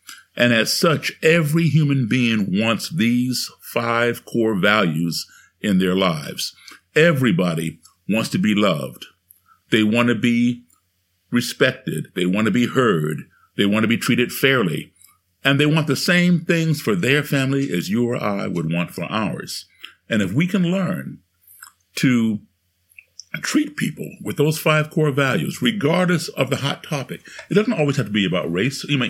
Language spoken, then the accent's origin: English; United States; So I grew up as an American embassy kid, traveling all over the world, starting at the age of three.